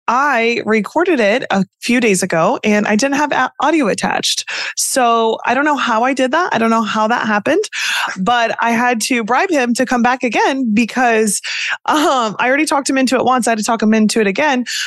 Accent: Midwest, United States; I'm from the Midwest.

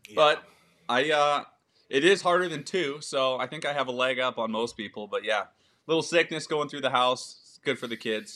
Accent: Seattle, Washington, United States; So I'm originally from the Seattle area.

